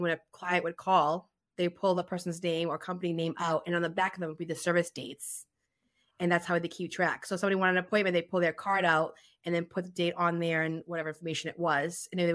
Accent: Peabody, Massachusetts, United States; It was a small business in Peabody, my hometown.

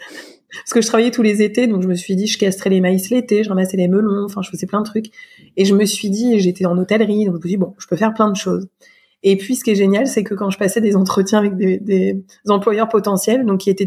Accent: Surgères, Nouvelle-Aquitaine, France; J'ai grandi dans une ville qui s'appelle Surgères, en Charente-Maritime, près de La Rochelle, de 6 ans à 19 ans, dans une fratrie de 5 enfants.

